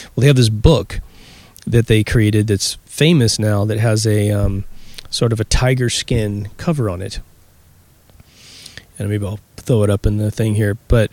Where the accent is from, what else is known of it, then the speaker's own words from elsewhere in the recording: Chanute, Kansas, United States; in my hometown of Chanute, Kansas